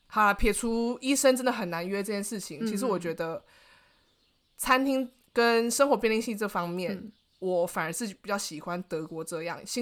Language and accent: Chinese; Taiwan; now in Germany; 我在台湾我真的不知道台湾人，我们都是台湾人